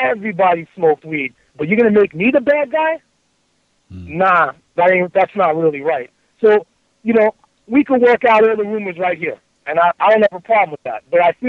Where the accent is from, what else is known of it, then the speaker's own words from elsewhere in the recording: United States; I'm from the hood. I'm from Glenwood Projects. I go back there. I got homies there. I hustle there.